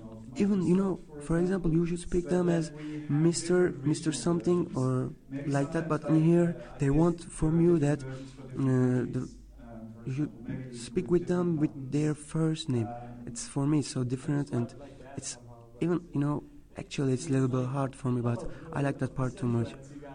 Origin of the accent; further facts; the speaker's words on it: Turkey; English is a second language; now in Germany; because I came from Turkey, and this place is so different from Turkey.